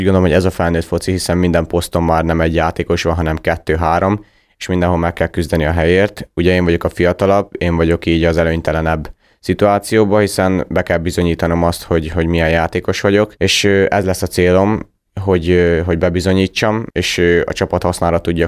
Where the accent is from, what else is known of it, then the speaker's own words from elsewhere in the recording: Kiskunhalas, Bács-Kiskun, Hungary; Igen, jó érzés, hiszen ez az otthon, amit nőttem föl kisgyerekkorom óta.